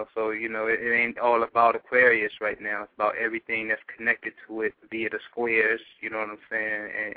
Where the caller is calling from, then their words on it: Philadelphia, Pennsylvania, United States; calling from Philly in my bunker under tight security